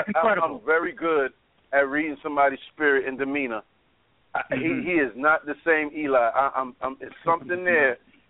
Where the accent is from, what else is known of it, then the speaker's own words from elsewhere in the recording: New York, United States; It's just being a New Yorker, you know? Best thing to be, you know?